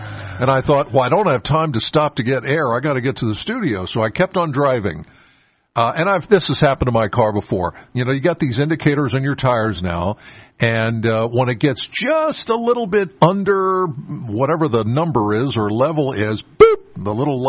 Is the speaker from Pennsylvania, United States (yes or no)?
yes; Penns Valley, Pennsylvania, United States; I'm from Penns Valley, so I got about a half-hour drive into the studio.